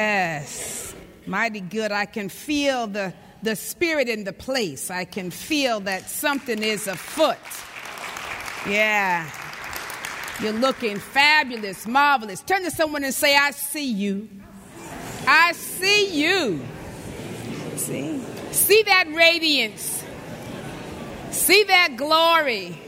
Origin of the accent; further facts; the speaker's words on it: India; I come from India, and usually my state when I return, it may last for a couple of weeks